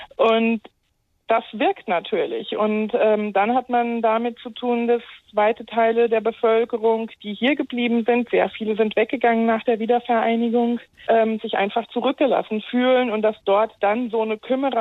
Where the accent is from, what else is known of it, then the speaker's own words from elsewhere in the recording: Hesse, Germany; Ich stamme aus Hessen und auch in Hessen, wenn ich mir überlege, aus dem Landkreis Gießen